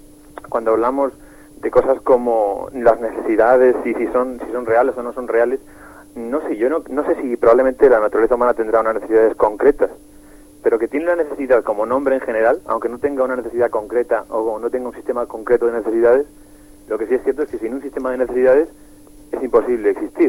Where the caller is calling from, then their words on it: Madrid, Community of Madrid, Spain; de Madrid.